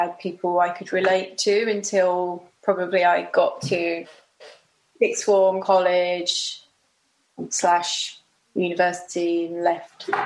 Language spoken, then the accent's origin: English; Bromley, London, United Kingdom; I mean, I grew up in Bromley, so it was very, it's nice. My primary school's right near my house. Still is near my parents.